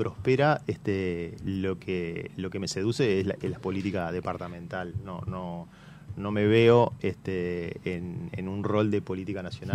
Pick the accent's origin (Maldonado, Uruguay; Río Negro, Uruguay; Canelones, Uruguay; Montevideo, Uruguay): Montevideo, Uruguay; Yo lo vivo más como un montevideano